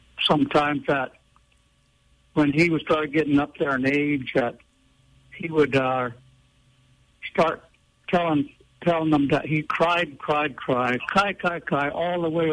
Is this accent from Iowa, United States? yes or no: no; Round Valley, California, United States; I was born and raised here in Round Valley, and I'm a Numlaki, and my father's side is up in Hoopaw, so I have, I have two tribes.